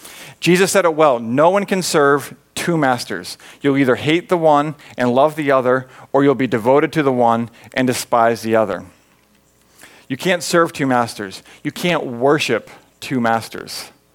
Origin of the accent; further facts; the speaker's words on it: New Hampshire, United States; Like I grew up in New Hampshire. I grew up doing a lot of hiking.